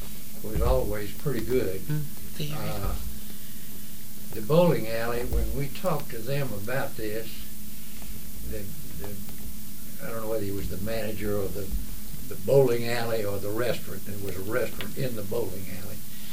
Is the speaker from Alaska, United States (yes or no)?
no; Raleigh, North Carolina, United States; Going back to me, I grew up here in Raleigh, and I went to Old School at Carolina